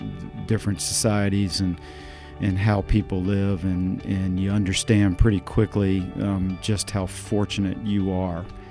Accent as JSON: {"language": "English", "town": "Fort Polk", "region": "Louisiana", "country": "United States", "tie": "born there", "said": "So I'm a military brat. My dad was a major in the Army, and so I was born in Fort Polk, Louisiana, but we've lived everywhere."}